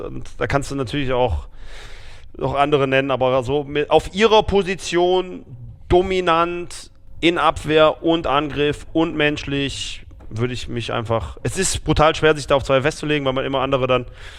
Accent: Aachen, North Rhine-Westphalia, Germany; war ich als Aachener FC-Fan.

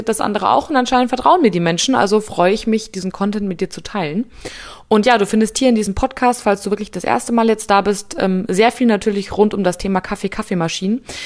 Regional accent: Munich, Bavaria, Germany; Ich komme aus München

